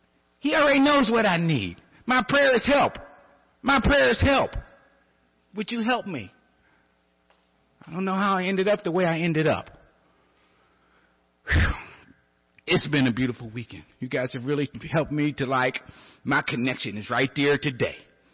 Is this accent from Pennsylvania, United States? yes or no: yes; Pennsylvania, United States; I grew up in Homeward Brushton. Homeward Brushton's like any ghetto USA.